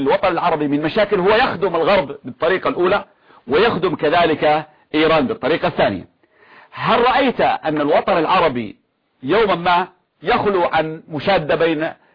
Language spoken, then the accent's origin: Arabic; Yemen